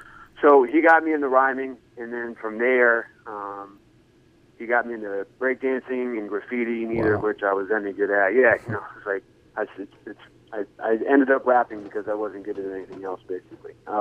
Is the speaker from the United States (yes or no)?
yes; Kensington, Maryland, United States; So I grew up in Kensington, Maryland, which is a suburb outside of D.C.